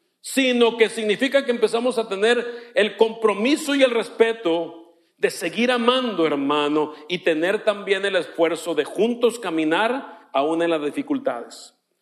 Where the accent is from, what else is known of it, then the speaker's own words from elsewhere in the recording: Mexicali, Baja California, Mexico; Y yo cuando llegué a Mexicali, allá, mamá, estoy enamorado.